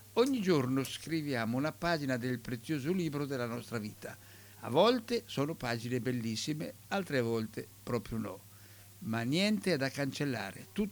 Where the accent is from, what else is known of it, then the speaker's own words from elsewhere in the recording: Ancona, Marche, Italy; so d'Ancona e me ne vanto.